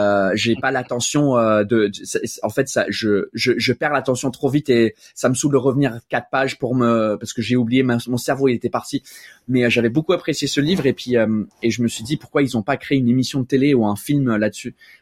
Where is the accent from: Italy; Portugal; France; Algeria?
France; Paris, Île-de-France; je suis plus parisien qu'autre chose. Là, ça fait 14, ça va faire 14 ans que j'habite à Paris et le plus long que j'ai vécu dans un autre endroit, c'est 3 ans. Donc vraiment, je suis parisien de loin parce que j'ai beaucoup bougé.